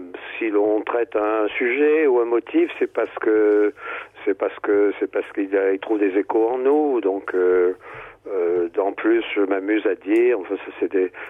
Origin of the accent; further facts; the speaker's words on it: Marseille, Provence-Alpes-Côte d'Azur, France; Il se trouve que je suis de Marseille, comme je dis là-dedans